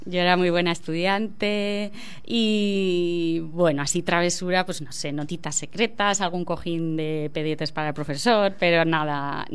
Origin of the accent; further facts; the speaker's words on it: Binaced, Aragon, Spain; yo quería irme a trabajar un año al extranjero, luego vivir en Barcelona, lo típico, ¿no? Pero decidí volver a mi pueblo, que yo soy de Vinaced